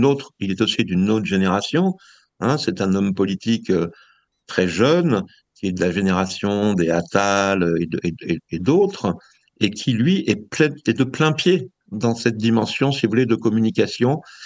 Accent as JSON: {"language": "French", "country": "France", "said": "parce que moi je suis un Français comme les autres, un citoyen comme les autres"}